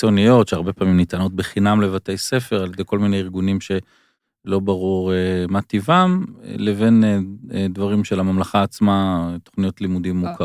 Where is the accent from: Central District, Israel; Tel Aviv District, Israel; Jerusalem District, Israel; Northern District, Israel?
Central District, Israel; Kfar Saba; חברי הילדות שלי בכפר סבא